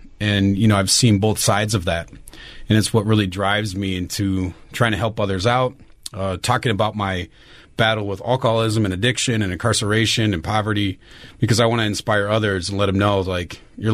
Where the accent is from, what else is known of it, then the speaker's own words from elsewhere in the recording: Minneapolis, Minnesota, United States; I grew up in Minneapolis over on the south side as a child, moved around a lot, ended up on like in the West Metro area.